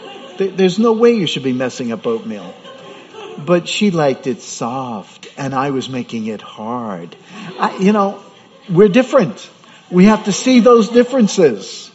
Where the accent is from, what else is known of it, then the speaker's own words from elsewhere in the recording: Mount Vernon, New York, United States; I came from Mount Vernon, which is be like the South Bronx.